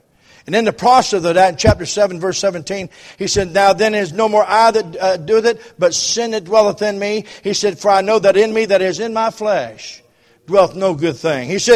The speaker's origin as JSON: {"language": "English", "town": "Loveland", "country": "United States", "tie": "born or raised there", "said": "I live in Loveland. I grew up in Loveland where our church is."}